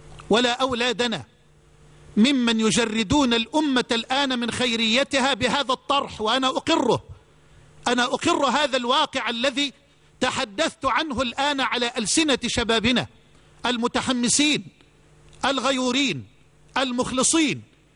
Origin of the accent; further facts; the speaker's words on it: Egypt; هذه عندنا في مصر